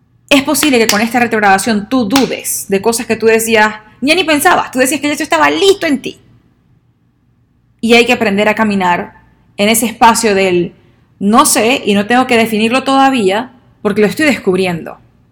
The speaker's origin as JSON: {"language": "Spanish", "country": "Venezuela", "said": "Yo soy venezolana, soy mujer, hago esto, hago lo otro"}